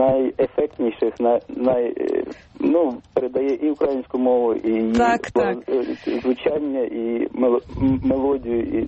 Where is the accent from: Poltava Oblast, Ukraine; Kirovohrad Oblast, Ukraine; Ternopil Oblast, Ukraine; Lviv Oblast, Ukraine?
Ternopil Oblast, Ukraine; Ternopil; moved away; also born or lived in Moscow, Russia; я так само родом з Тернополя, хоча я 18 років прожив в Москві, дружина росіянка, діти росіяни, але рідна мова російська, українська.